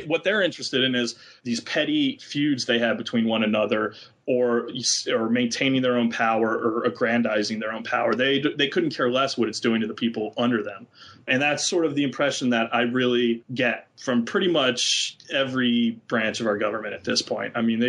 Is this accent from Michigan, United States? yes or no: no; New Orleans, Louisiana, United States; But I grew up in New Orleans, which, you know, New Orleans itself is a fairly moderate place, but a lot of, you know, my high school was very conservative. It was a Catholic high school.